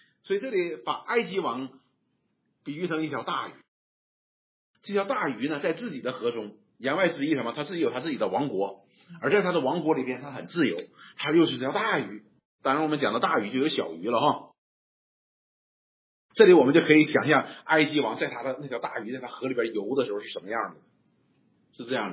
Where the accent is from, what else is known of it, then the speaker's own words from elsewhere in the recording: China; 我们中国人也有这个概念的